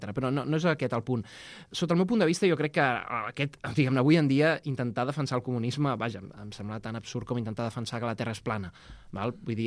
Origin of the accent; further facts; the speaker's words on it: Barcelona, Catalonia, Spain; jo que sóc barceloní, que visc aquí, que pateixo la contaminació